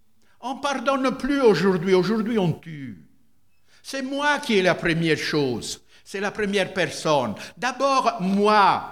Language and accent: French; Italy; French is a second language; Excusez-moi, je suis italien, alors la grammaire française, c'est pas tellement mon fort.